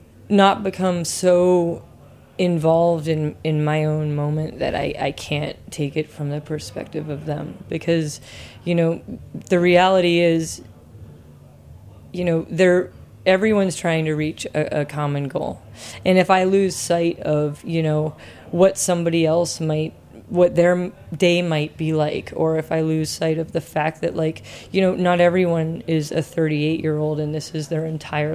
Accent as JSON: {"language": "English", "region": "New England", "country": "United States", "tie": "born or raised there", "said": "I grew up in New England with, you know, hot dogs and lobster steamed, that's it, with butter, you know, and those were the best meals of my life."}